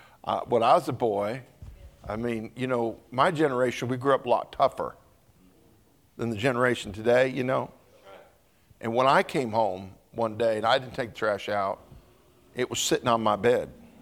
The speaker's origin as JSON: {"language": "English", "town": "Steamboat Springs", "region": "Colorado", "country": "United States", "tie": "born or raised there", "said": "I remember growing up in Colorado, Steamboat Springs, Colorado. That's my home."}